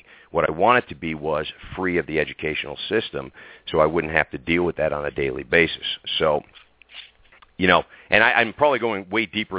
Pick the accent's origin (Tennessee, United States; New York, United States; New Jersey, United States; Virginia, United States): New Jersey, United States; now in Denver, United States; as a child, I'm originally from New Jersey, East Coast, Italian, and, grew up with the big family, the whole thing, and then was relocated to Denver, Colorado.